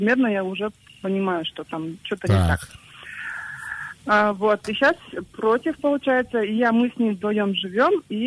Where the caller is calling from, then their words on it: Kyrgyzstan; А я звоню из Кыргызстана.